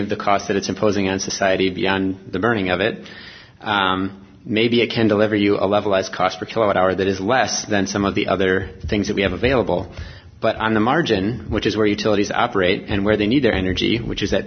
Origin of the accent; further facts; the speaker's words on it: Minneapolis, Minnesota, United States; I'm from Minneapolis, which is also served by Xcel